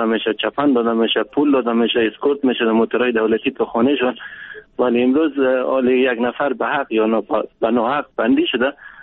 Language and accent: Persian; Bamyan, Afghanistan; now in Kabul, Afghanistan; ما اصید از بامیان هستم، خانه من در کابل هست.